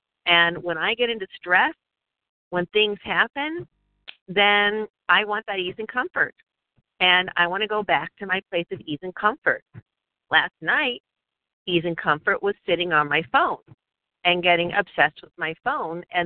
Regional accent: Philadelphia, Pennsylvania, United States; I am from Philadelphia.

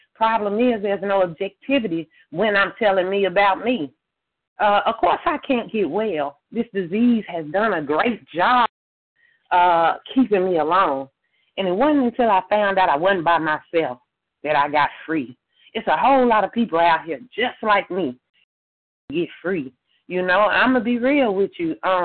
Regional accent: Tennessee, United States; now in California, United States; And I'm in California, but I'm from Tennessee.

